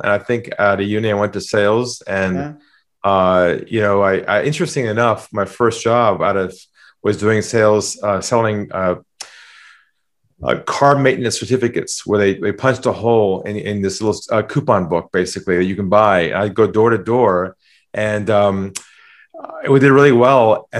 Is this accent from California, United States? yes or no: yes; California, United States; now in Sydney, Australia; I'm originally from California. You probably got the accent. But been in Sydney for 20 years now.